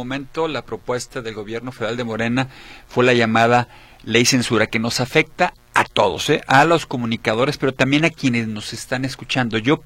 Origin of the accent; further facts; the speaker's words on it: Mexico; hemos ido perdiendo derechos y libertades como mexicanos